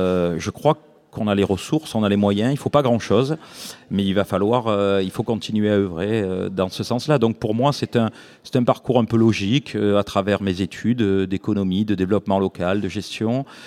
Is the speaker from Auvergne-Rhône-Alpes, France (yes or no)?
no; Marseille, Provence-Alpes-Côte d'Azur, France; je suis natif de Marseille